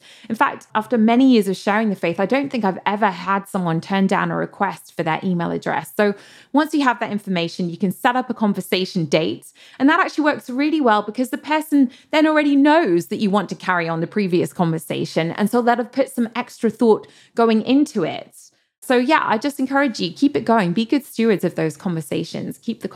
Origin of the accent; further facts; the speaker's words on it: United Kingdom; As a British person, I think I will never not find this part of the conversation slightly awkward.